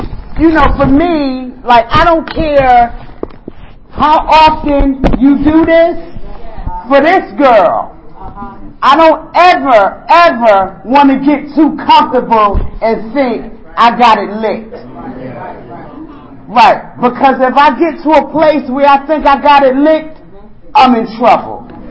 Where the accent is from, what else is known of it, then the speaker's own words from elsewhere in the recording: Newark, New Jersey, United States; I'm from Newark, New Jersey.